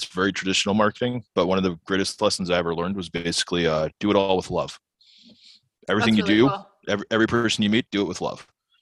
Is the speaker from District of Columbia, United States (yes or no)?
no; New Jersey, United States; Because Gary is a Jersey guy. I grew up in New Jersey.